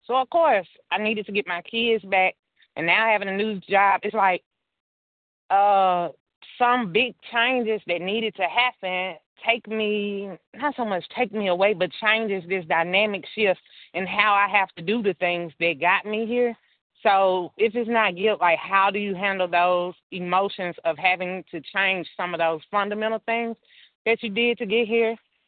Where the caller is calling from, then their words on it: Tennessee, United States; in Tennessee.